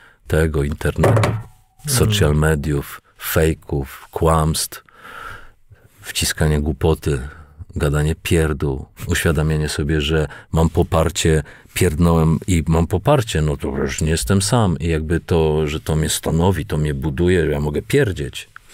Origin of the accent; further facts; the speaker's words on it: Sosnowiec, Silesian Voivodeship, Poland; Bardzo lubię Śląsk, przy którym się wychowałem, przez który wielokrotnie dostałem zęby za to, że jestem z Sosnowca